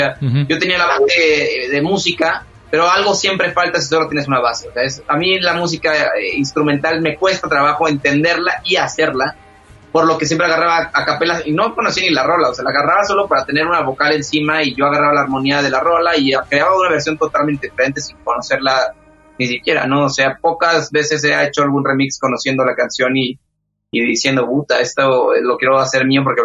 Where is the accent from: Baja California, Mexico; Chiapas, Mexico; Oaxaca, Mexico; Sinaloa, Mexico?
Sinaloa, Mexico; Mazatlán; Belmar, que es de donde vengo, que es Mazatlán